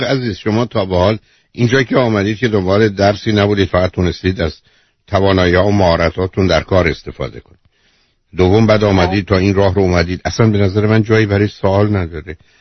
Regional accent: Iran; گفت تو کجایی هستی، که گفتم خب ایرانی،

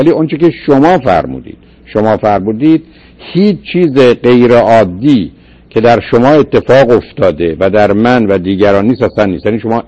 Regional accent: Iran; moved away; من این که از ایران گریختم،

